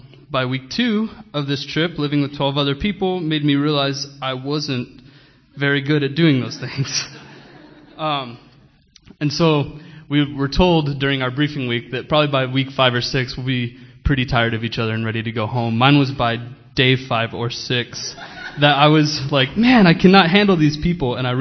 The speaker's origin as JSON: {"language": "English", "town": "Amarillo", "region": "Texas", "country": "United States", "said": "Good morning. … I'm from Amarillo, Texas"}